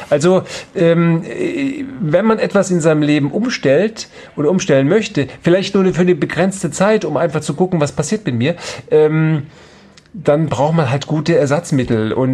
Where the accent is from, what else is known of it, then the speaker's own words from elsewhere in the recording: Memmingen, Bavaria, Germany; born there; Memmingen, mein Geburtsort, das konnte ich nie aussprechen. Wo bist du geboren? In Memmingen.